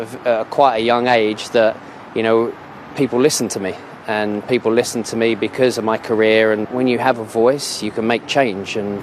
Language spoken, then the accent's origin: English; Leytonstone, London, United Kingdom; also born or lived in Manchester; Growing up in Leytonstone, moving to Manchester and now stood here at Windsor Castle with His Majesty the King.